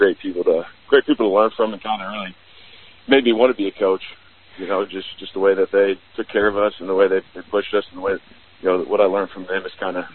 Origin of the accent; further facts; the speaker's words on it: Sabetha, Kansas, United States; also born or lived in Topeka; Yeah, born and raised. Born in Topeka, but lived my whole life growing up in Sabetha. My family's there. Both my sisters live there.